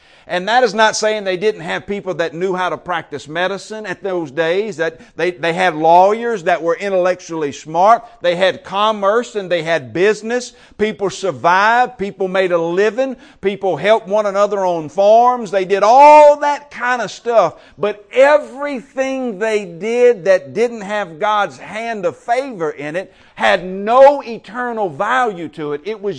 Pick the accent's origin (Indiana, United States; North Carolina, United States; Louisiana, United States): Louisiana, United States; Covington; When I was growing up in Covington, Louisiana, I shared a little bit about that last night.